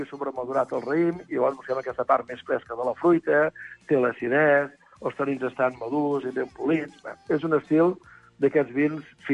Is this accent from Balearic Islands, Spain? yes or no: no; Catalonia, Spain; Nosaltres, que som gent del Penedès, ens vam anar al Montsant